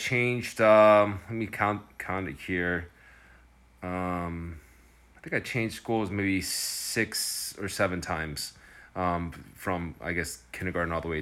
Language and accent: English; Columbus, Ohio, United States; also born or lived in Chicago; I was born here in Chicago as well, and but I don't have any early memories of Chicago because we moved to Ohio early on. So all of my childhood memories are from Columbus, Ohio, which is in the central part of the state of Ohio.